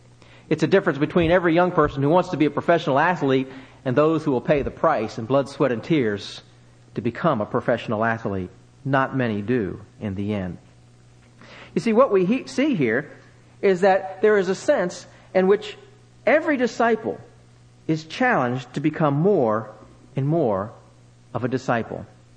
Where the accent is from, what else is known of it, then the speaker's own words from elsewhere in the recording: Burleson, Texas, United States; I'm from Burleson, Texas, which is as flat as a pancake and hot as a pancake griddle, I might add.